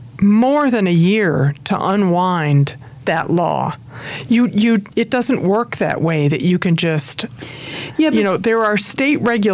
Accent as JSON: {"language": "English", "town": "Hartford", "region": "Connecticut", "country": "United States", "said": "I come from Hartford, Connecticut. I'm an insurance baby, okay?"}